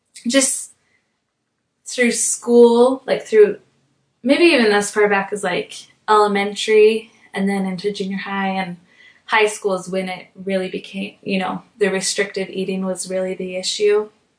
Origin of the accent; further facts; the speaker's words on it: Utah, United States; I'm 25 years old. I'm an English teacher. I've been teaching for 4 years. I have lived in Utah my whole life, so I love all that Utah stuff, like skiing and climbing and the outdoors.